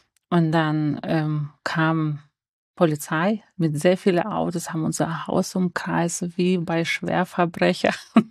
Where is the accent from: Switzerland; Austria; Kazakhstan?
Kazakhstan; North Kazakhstan Region; Ich komme aus Nordkasachstan, da waren immer Verfolgungen. Das habe ich alles mitbekommen, wie die Christen sich versteckt haben.